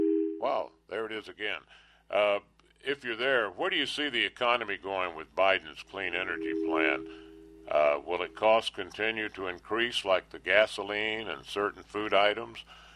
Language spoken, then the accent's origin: English; Permian Basin, United States; I was raised in the Permian Basin area out in Texas, New Mexico